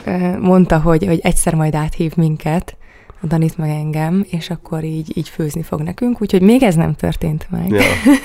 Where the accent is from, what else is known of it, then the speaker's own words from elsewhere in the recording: Szabolcs-Szatmár-Bereg, Hungary; now in Budapest, Hungary; én akkor még Csengerben éltem, mert egyébként én egy Szabolcs-Szatmár Bereg megyei lány vagyok, kisvárosi lány, és hát úgy szoktam fogalmazni, hogy azért teljesen más világ az, mint amikor így felköltöztem a Nagy Budapestre